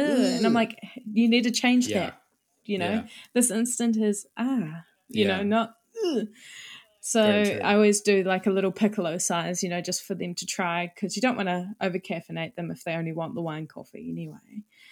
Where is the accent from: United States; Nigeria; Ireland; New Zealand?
New Zealand; accent: Kiwi; And I'm Kiwi sounding, and it's a bit.